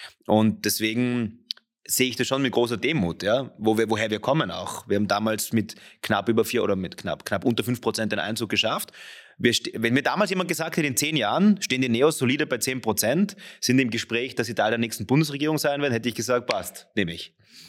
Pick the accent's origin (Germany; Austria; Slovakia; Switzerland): Austria; Innsbruck, Tyrol; ich bin in Innsbruck aufgewachsen, in Tirol